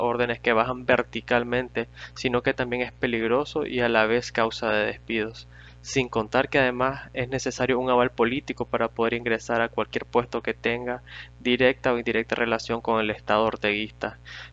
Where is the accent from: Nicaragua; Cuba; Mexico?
Nicaragua; un nicaragüense que ama a su patria y solo desea lo mejor para ella.